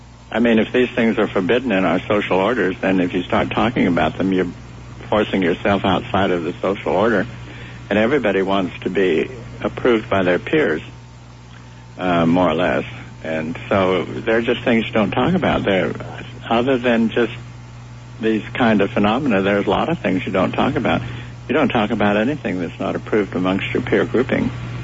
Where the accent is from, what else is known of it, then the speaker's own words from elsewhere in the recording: Utah, United States; also born or lived in Rocky Mountains; And I grew up in the Rockies and then later on in Utah where we had lots of hornets and yellow jackets.